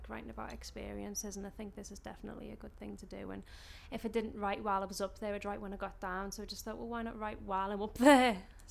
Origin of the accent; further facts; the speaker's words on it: Liverpool, North West England, United Kingdom; I'm from Liverpool, born and bred. I'm from Broad Green. Woo! Everyone knows I'm obsessed with being from Broad Green. It's just the district, but it's just a nice little area.